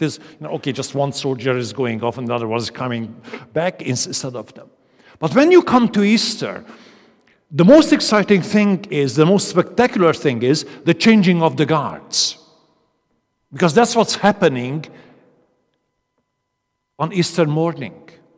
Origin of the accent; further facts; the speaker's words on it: Transylvania, Romania; English is a second language; As you can hear from my accent, I'm not quite from Comley Bank originally, not even East Kilbride. If you wondered, just in case. I'm originally from Transylvania.